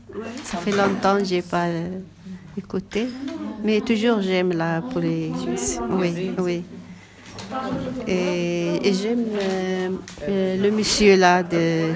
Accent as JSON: {"language": "French", "country": "Morocco", "said": "arabe. Je suis marocaine."}